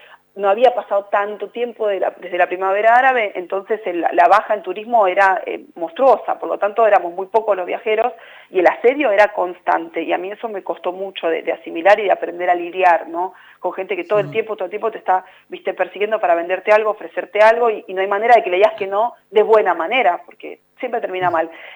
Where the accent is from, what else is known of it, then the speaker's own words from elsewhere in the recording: San Nicolás de los Arroyos, Buenos Aires Province, Argentina; Yo soy de San Nicolás de los Arroyos, provincia de Buenos